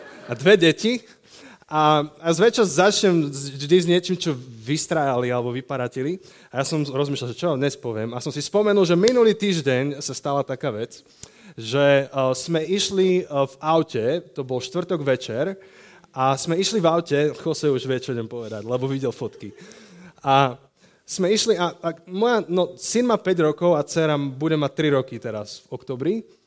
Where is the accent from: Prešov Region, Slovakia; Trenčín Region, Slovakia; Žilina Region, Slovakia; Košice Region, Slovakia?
Žilina Region, Slovakia; Žilina; som zo Žiliny, som kazateľom